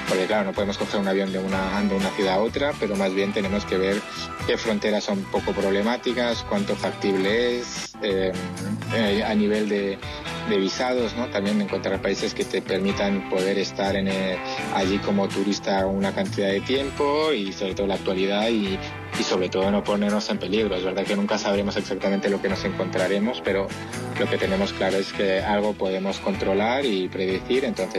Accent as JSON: {"language": "Spanish", "town": "La Alberca", "region": "Castile and León", "country": "Spain", "tie": "born or raised there", "said": "todos que estáis ahí en Salamanca, a mi querida Castilla y León y sobre todo"}